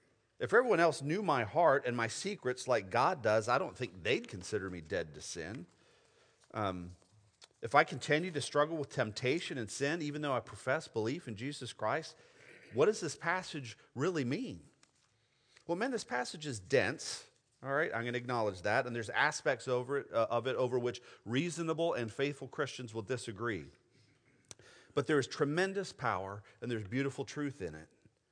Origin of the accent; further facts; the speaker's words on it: Saint Paul, Minnesota, United States; born there; My dad was a student at Bethel College, and I was born in St. Paul. So I was born in Minnesota.